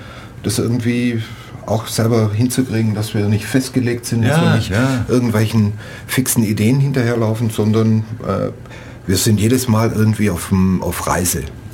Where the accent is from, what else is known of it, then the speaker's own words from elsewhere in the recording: Baden-Württemberg, Germany; Ich bin Schwabe, 58 Jahre alt